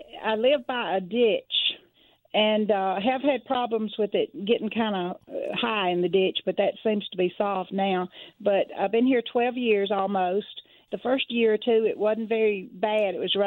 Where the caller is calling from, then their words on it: Atoka, Tennessee, United States; I'm in Atoka, Tennessee.